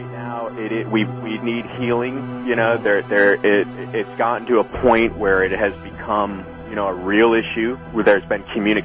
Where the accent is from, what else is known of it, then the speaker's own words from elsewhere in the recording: Napa, California, United States; I'm from Napa.